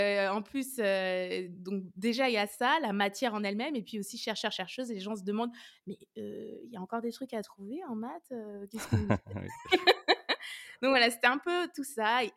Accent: Orléans, Centre-Val de Loire, France; Moi, je suis originaire d'Orléans.

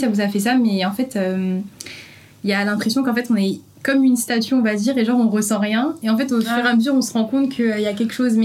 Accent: Chevilly-Larue, Île-de-France, France; Bah moi, par exemple, je viens de Chevillarue, du coup, dans Val-de-Marne. Mmh. J'ai fait toute ma primaire et mon collège là-bas. Et quand on est arrivé là-bas, c'était une ville où il y avait très peu de minorités.

